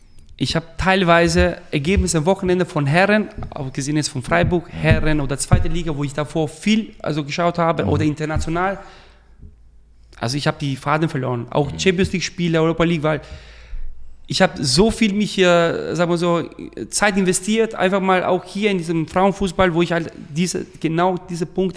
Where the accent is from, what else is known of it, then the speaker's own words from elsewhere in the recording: Albania; now in Germany; In Deutschland, aber auch in meiner Heimat Albanien wurde immer wieder gesagt